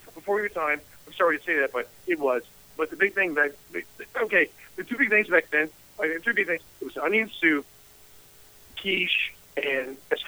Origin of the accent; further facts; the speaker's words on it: Kansas City, Missouri, United States; I grew up in Kansas City, Missouri.